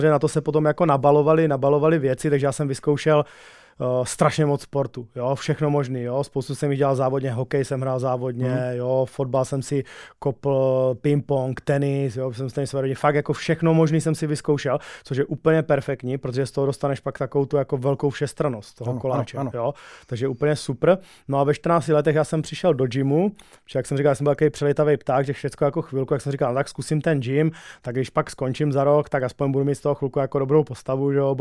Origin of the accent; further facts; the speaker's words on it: Přerov, Olomouc Region, Czechia; Jsem z Přerova, jo, já jsem z Přerova, takže to se ještě odehrávalo v Přerově.